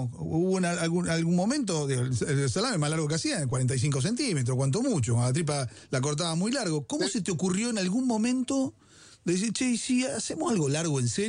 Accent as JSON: {"language": "Spanish", "town": "Mercedes", "region": "Buenos Aires Province", "country": "Argentina", "tie": "born there", "said": "Ando por todo lado, nací en Mercedes. Así que lo puedo decir con absoluta tranquilidad. Nací en Mercedes."}